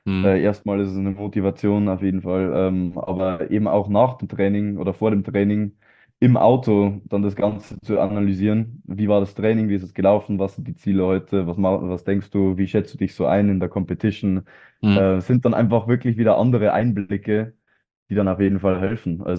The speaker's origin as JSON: {"language": "German", "region": "Bavaria", "country": "Germany", "said": "Wenn die Leute fragen, wo ich her bin, eigentlich im Ausland, dann sage ich, ich bin aus Bayern und nicht aus Deutschland."}